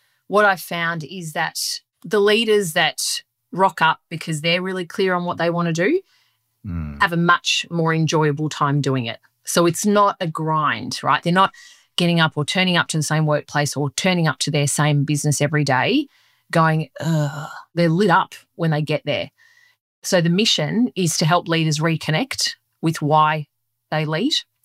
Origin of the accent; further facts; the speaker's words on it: Sicily, Italy; accent: Sicilian; first language Sicilian; English is a second language; I went to primary school speaking only Italian. And on top of that, my Sicilian dialect, which is my first language. So English was a language that I picked up through being a young kid and being a sponge and absorbing it.